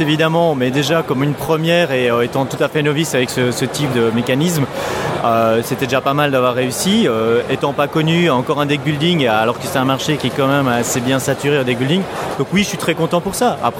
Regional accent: Belgium; parce que je suis un Belge et les Belges aiment bien la BD

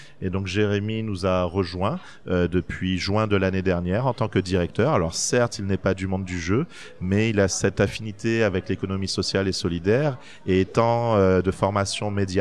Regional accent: French Guiana; Donc en fait, nous sommes de Guyane française, donc 8000 kilomètres pour arriver jusqu'au Festival de Cannes.

